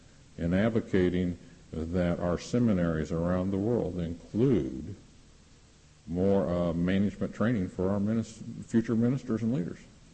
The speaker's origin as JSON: {"language": "English", "country": "United States", "said": "you know, I'm an American lawyer."}